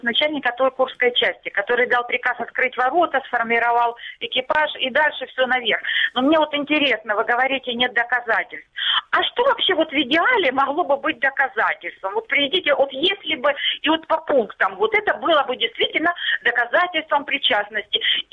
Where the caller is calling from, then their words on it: Luhansk Oblast, Ukraine; Здравствуйте, Наталья, Луганщина.